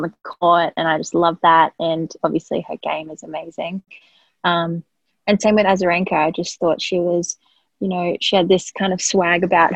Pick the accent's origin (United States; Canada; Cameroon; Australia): Australia; Townsville, Queensland; born there; I was born in Townsville, and there was a few like kind of local tennis courts that I'd go to with my dad.